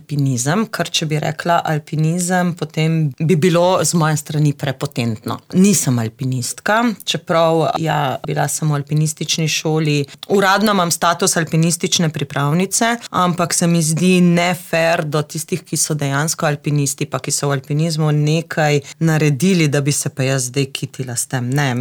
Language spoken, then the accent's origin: Slovenian; Zagorje pri Pivki, Littoral–Inner Carniola, Slovenia; Doma sem iz Zagorja, pri Pivki, ponosna Zagorka. Tako da tudi kjerkoli sem, zmerom povem, da sem doma iz Zagorja pri Pivki in da sem v bistvu Zagorka oziroma Pivčenka za tiste, ki ne vejo.